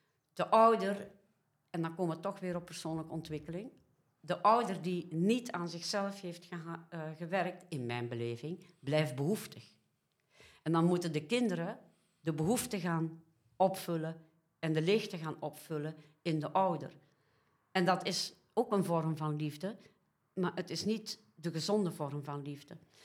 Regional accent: Belgium; now in Netherlands; Ik ben afgesneden van mijn geboorteland.

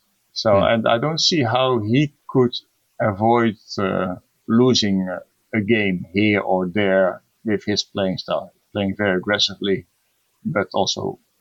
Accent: Netherlands; Netherlands in the Budapest Olympiad. So, of course, a special match because, Italy is playing against my home country.

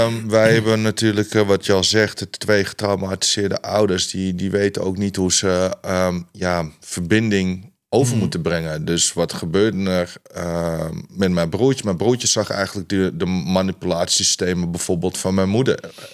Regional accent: Amsterdam, North Holland, Netherlands; Ah ja, ik ben een Amsterdammer. En ik was van het centrum, daar woonde ik bij Kattenburg, bij het Scheepvaartmuseum. Ja. Ben ik toen verhuisd met mijn moeder naar Amsterdam-Noord.

